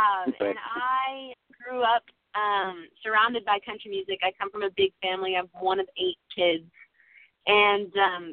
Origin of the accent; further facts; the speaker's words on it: Lindsay, Ontario, Canada; I'm originally from Ontario, Canada, a little town called Lindsay that is 2 hours northeast